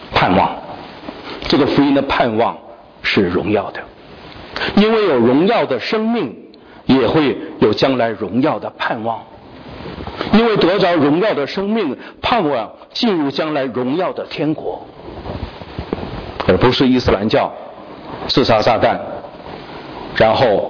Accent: China; 我们中国人叫做扬州出美女啊

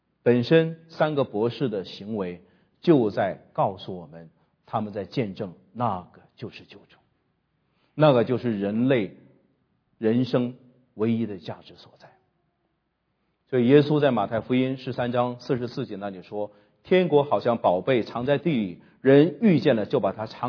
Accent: China; 特别是我们中国人，我讲到我们没有救赎

